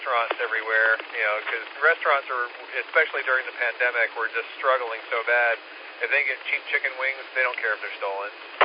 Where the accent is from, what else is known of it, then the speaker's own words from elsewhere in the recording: New Paltz, New York, United States; I'm originally from New Paltz, which is, you know, further downstate on the thruway